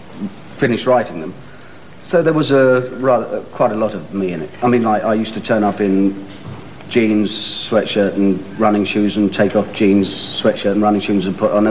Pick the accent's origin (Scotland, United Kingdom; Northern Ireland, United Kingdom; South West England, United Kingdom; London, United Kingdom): London, United Kingdom; I'm a Londoner.